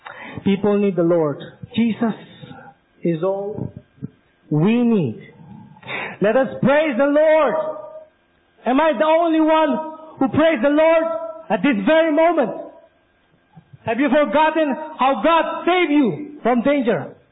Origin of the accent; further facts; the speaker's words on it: Central Luzon, Philippines; I grew up in a Seventh-day Adventist church. I grew up in Pampanga, it's near Manila.